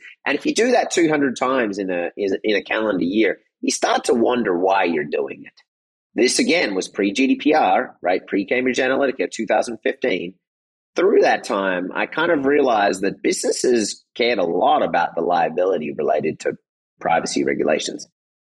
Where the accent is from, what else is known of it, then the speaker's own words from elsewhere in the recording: Australia; also born or lived in Michigan / Germany / Netherlands; My mother is Australian. My father is American. You know, I grew up in Australia. I spent time in Michigan, actually, which is a strange path for an Australian to land in Michigan